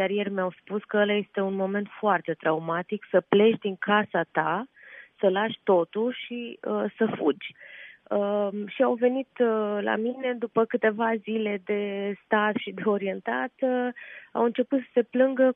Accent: Odesa, Odesa Oblast, Ukraine; Sunt din Odessa. Din Odessa sunt.

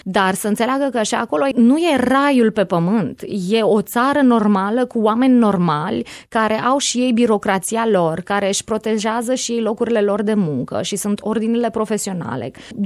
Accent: Romania; now in Canada; Noi, ca români, încercăm să dăm copiilor noștri șansa pe care noi n-am avut-o.

